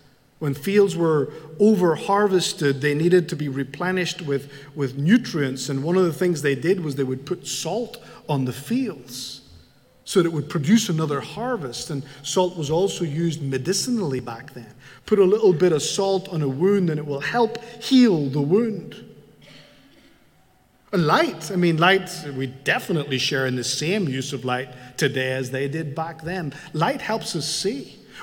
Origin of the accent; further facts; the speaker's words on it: Northern Ireland, United Kingdom; I'm not from Ireland. I'm from Northern Ireland, so that little prefix is important to us.